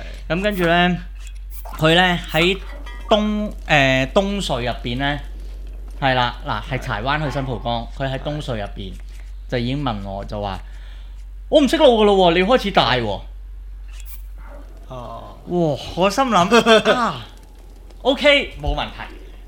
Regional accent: Hong Kong; 即系身为一个香港人。

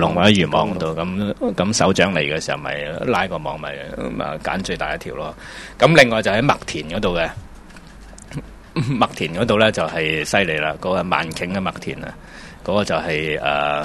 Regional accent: China; 咁我哋中國人唔同啊，我哋中國人食草都係頂十年嘅。

